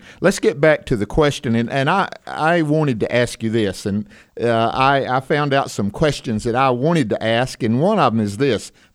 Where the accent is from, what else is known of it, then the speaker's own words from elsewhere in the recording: the South, United States; accent: southern; Now, I'm from the south of the United States, so